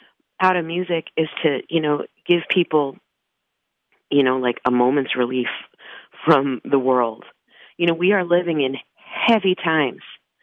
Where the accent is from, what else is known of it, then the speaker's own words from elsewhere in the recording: Long Island, New York, United States; moved away as an adult; You know, I grew up on Long Island, you know, so lived in New York until a year ago.